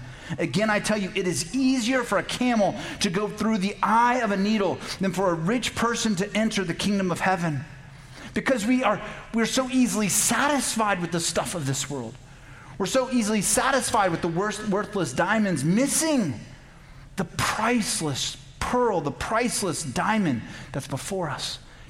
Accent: Tucson, Arizona, United States; I remember as a kid, I grew up here in Tucson, and the neighborhood kids and we would go out to the wash

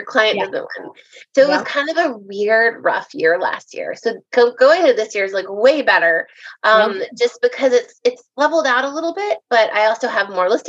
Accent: New York City, New York, United States; But since I came from New York City

